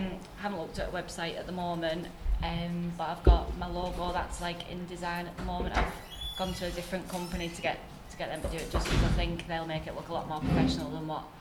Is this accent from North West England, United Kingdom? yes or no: yes; Barrow, North West England, United Kingdom; because I'm from Barrow, our main employer is BAE Systems